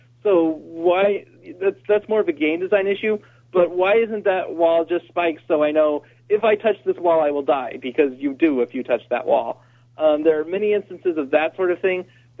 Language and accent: English; Las Vegas, Nevada, United States; How did you know I was from Las Vegas?